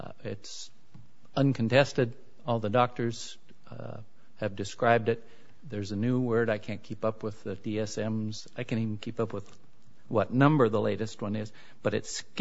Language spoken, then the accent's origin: English; Great Falls, Montana, United States; I am from Great Falls, Montana.